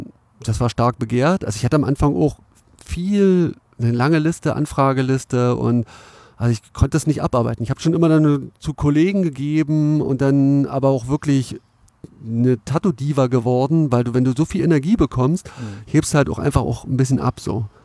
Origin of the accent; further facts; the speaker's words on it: Cottbus, Brandenburg, Germany; So, oder ich komme ja aus Cottbus.